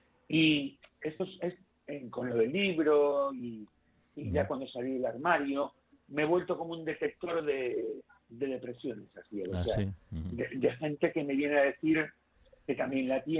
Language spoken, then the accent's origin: Spanish; Galicia, Spain; Yo, bueno, soy gallego y siendo gallego soy especialmente individualista